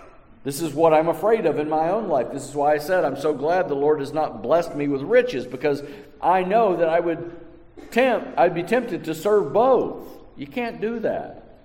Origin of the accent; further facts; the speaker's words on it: Texas, United States; I knew a guy back in the town that I grew up in West Texas.